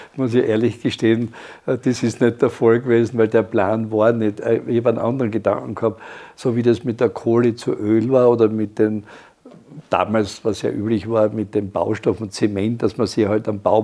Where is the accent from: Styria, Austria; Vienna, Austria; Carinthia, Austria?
Styria, Austria; das hat ja raue Mengen gegeben bei uns in der Oststeiermark.